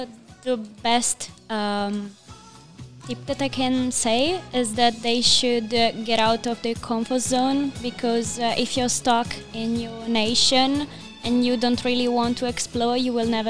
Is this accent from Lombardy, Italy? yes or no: no; Cagliari, Sardinia, Italy; now in Turin, Italy; Sì, sono nata in Sardegna. Al momento studio a Torino.